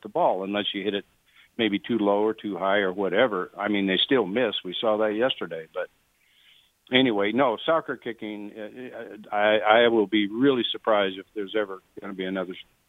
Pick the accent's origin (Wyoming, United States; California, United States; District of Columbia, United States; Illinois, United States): Wyoming, United States; born there; no, I was born in Wyoming, but I kicked for Adams State College, you know.